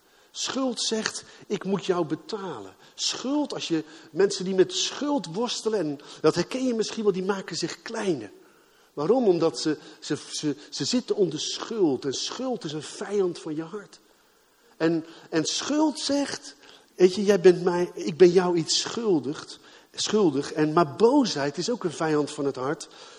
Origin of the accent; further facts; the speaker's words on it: Gouda, South Holland, Netherlands; wij hebben in een buurt gewoond in Gouda. We komen oorspronkelijk uit Gouda.